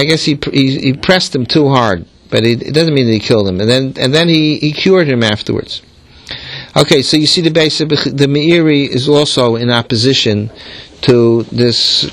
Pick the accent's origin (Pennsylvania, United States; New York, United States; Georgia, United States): New York, United States; Forest Hills; when I grew up in the Young Yisrael Forest Hills, they used to do those things.